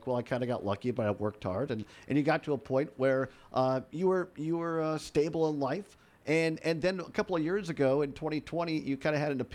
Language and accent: English; Richland Center, Wisconsin, United States; Because I know, growing up in Richland Center, I worked on the radio station there